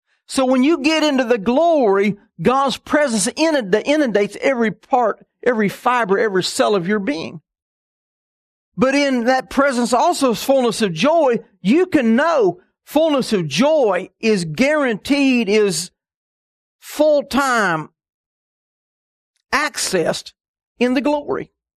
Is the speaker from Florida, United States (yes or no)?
no; Huntsville, Alabama, United States; When I was growing up in Huntsville, Alabama, I lived at the foot of Montesano Mountain.